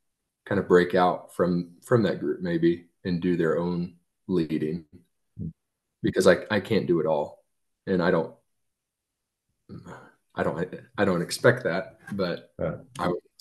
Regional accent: Kansas, United States; I had a friend from Nebraska come down, and I'm from Kansas

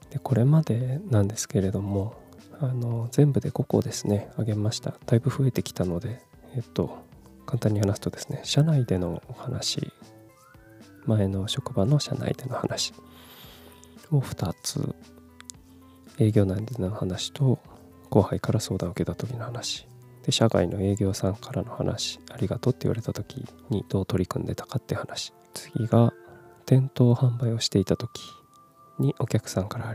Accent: Kumamoto, Japan; moved away as an adult; also born or lived in Fukuoka / Tokyo; 18歳から福岡、30歳から東京で暮らし、退職を機に地元の熊本に帰ってきた36歳無職の僕が、

